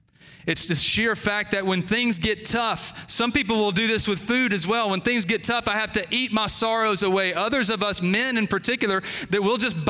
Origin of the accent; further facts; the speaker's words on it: Mississippi, United States; I'm from Mississippi originally, and that's kind of my excuse for everything, right? That when I drive poorly, when I misspell words, when you don't understand my accent, whatever it is, I'm from Mississippi, okay?